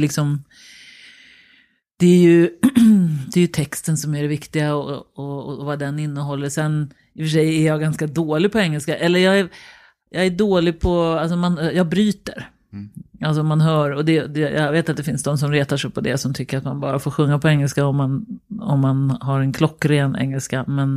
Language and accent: Swedish; Danderyd, Stockholm County, Sweden; Oj, Danderyd.